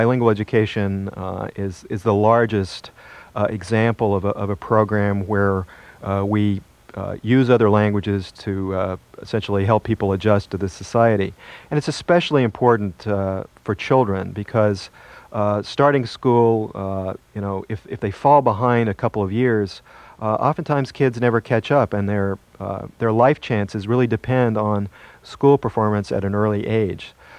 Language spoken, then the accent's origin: English; Washington, District of Columbia, United States; In my hometown of Washington, D.C., recently, we had an incident